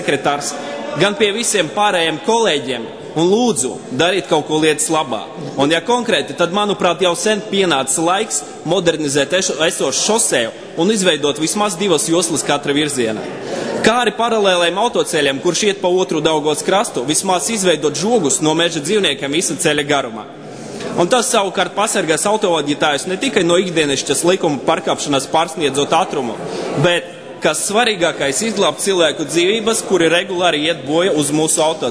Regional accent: Jēkabpils, Jēkabpils Municipality, Latvia; to nelielu ažiotāžu, kura ir sacelta mana dzimtajā pilsēta, Jēkabpili

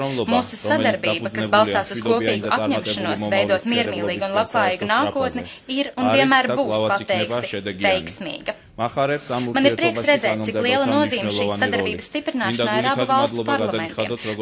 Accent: Georgia; first language Georgian; Latvian is a second language; Mana latviešu valoda aprobežojās ar šo pārsprāžu zināšanu, un tāpēc ļaujiet man pāriet uz manu dzimto valodu, grūzīnu valodu, un turpināt savu uzrunu grūzīniski.

